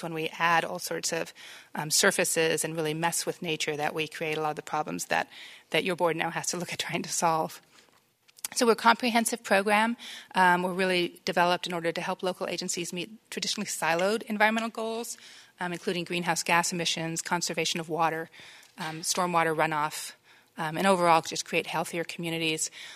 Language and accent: English; Alameda, California, United States; This one's actually in my hometown of Alameda, I'm sorry to say.